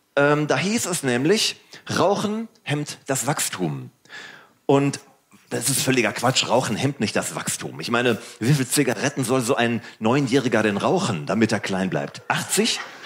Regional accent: Dortmund, North Rhine-Westphalia, Germany; Ich komme aus Dortmund. Im Ruhrgebiet, Bergbaustadt, Stahlarbeiterstadt.

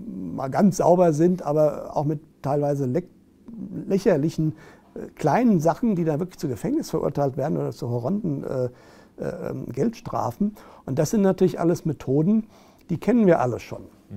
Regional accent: West Germany, Germany; wie bei uns im Westen, wo ich herkomme

